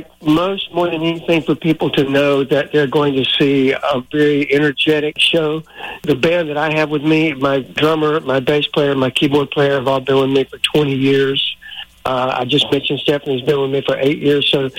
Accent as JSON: {"language": "English", "region": "Georgia", "country": "United States", "tie": "born or raised there", "moved": "yes", "said": "I grew up in South Georgia. I mean, I've been on the West Coast for 40 years now. But, you know, I still have family and friends in Georgia and down south."}